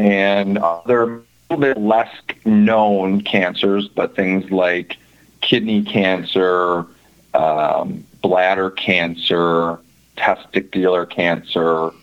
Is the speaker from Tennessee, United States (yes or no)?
no; Wisconsin, United States; Yeah, so coming from Wisconsin, I grew up in southern Wisconsin, and I went to undergraduate at UW-Madison.